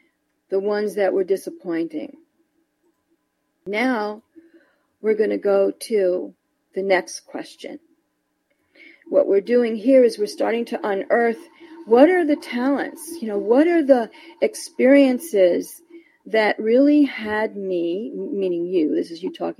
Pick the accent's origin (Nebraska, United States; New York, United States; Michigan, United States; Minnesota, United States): New York, United States; now in California, United States; I am from New York, and I moved to California. So I have that hardcore, powerful, substantial East Coast New York energy, which is very reality-based.